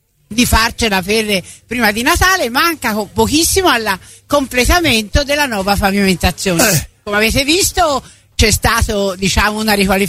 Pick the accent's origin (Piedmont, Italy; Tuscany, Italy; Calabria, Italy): Tuscany, Italy; Florence; come fiorentina sono affezionata. Io vivo da 50 anni nel centro storico